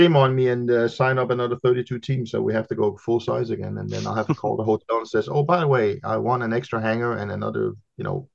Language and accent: English; Denmark; I mean, I'm from Denmark